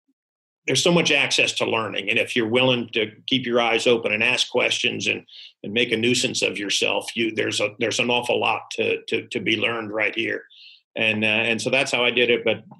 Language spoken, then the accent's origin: English; Great Barrington, Massachusetts, United States; I grew up in Massachusetts in Great Barrington, and we looked forward to the fair every year.